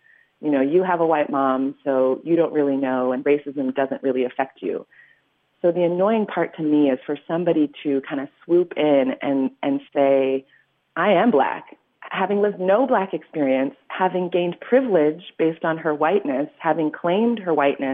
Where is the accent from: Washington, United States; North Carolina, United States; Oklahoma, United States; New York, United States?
Washington, United States; Spokane; I still felt like my story of growing up in Spokane as a Black person was so small, so irrelevant to the events of today.